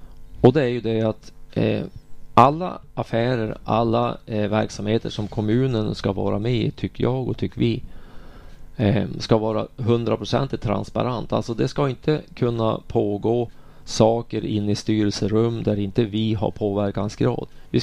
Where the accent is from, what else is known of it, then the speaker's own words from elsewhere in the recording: Mellansel, Västernorrland County, Sweden; Jag kommer ju från Mellansel och vi har ju haft invandring från Finland och Norge och andra länder redan på 60-talet.